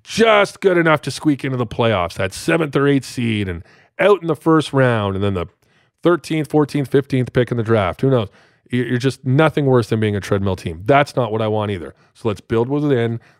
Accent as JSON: {"language": "English", "town": "London", "region": "Ontario", "country": "Canada", "tie": "born or raised there", "said": "he's from my hometown in London, Ontario."}